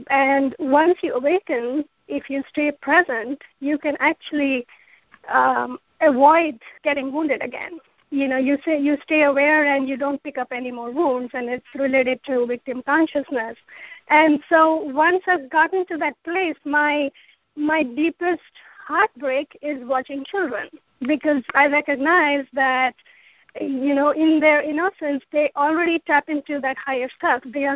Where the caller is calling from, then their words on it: San Jose, California, United States; I'm calling from San Jose.